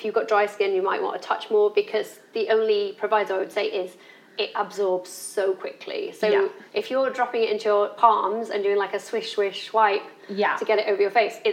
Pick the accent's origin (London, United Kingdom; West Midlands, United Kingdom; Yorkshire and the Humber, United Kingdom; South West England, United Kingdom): Yorkshire and the Humber, United Kingdom; Doncaster; And I'm from Doncaster and I don't waste my pennies.